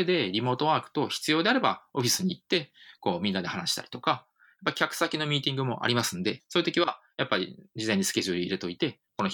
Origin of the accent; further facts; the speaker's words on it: Hokkaido, Japan; moved away as an adult; 僕、地方出身でして、北海道の割と田舎の方に、18までいたんですね。